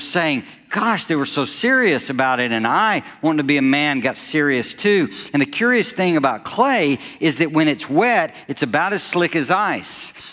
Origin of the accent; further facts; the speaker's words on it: Alabama, United States; I grew up in Alabama. I went to a private school, college prep school, that renamed itself to the Donahoe School.